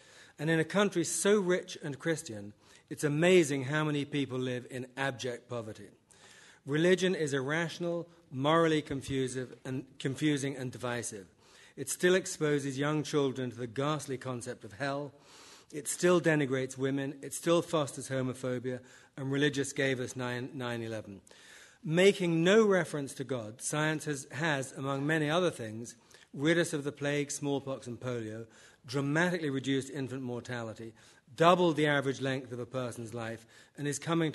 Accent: United States; This raises a disadvantage to be English, and I'm not, I'm American. Forgive me for using America by way of comparison. I am American, I love America.

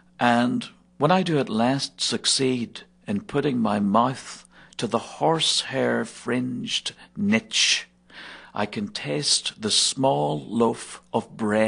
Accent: Northern Ireland, United Kingdom; now in New Jersey, United States; Well, not exactly. I'm from Ireland and brought up in Northern Ireland. I've lived in New Jersey, though, for many years.

